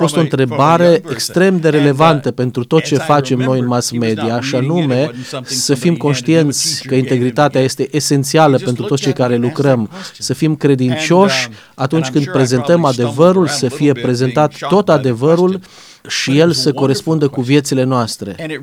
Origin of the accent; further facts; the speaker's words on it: Texas, United States; Romanian is a second language; o să afle că sunt din Texas, o să mă întrebe dacă am cald, dacă sunt cowboy.